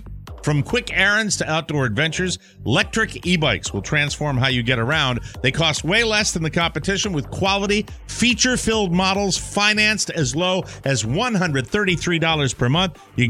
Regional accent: Fort Myers, Florida, United States; And now a little something-something from my hometown. Authorities are asking the public to help identify the man who broke into a Joe's Crab Shack in Fort Myers

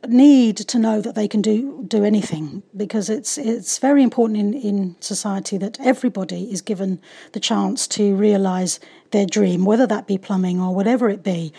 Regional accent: London, United Kingdom; I'm from London.

